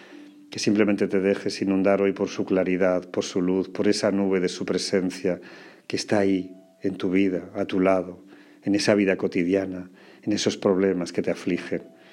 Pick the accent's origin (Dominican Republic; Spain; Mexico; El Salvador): Spain; Andalusia; Bueno, Andalucía es un paraíso, sin duda. No es porque sea mi tierra, pero es verdad.